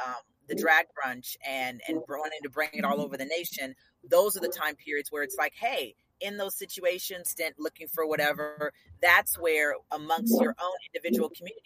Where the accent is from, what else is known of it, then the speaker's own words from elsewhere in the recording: Kansas, United States; also born or lived in Nashville; I was raised in Kansas. I was born in Nashville, raised in Kansas.